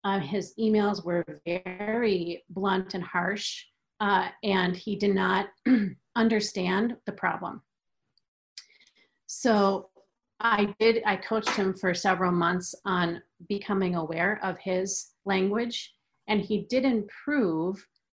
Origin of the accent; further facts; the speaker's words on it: Minnesota, United States; I'm from Minnesota in America.